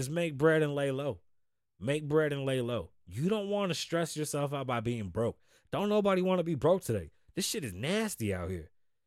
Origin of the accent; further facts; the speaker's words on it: New York City, New York, United States; I'm from the South Bronx.